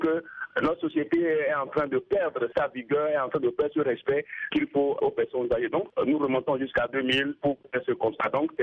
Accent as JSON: {"language": "French", "country": "Togo", "said": "Chez nous, au Togo, il n'y a pas de structure valable"}